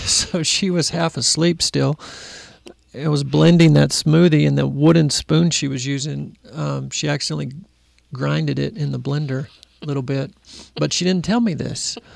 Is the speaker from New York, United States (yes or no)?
no; Texas, United States; I'm a Texan. I'm seventh-generation Texan. I've been here my whole life except for the 9 months of my senior year.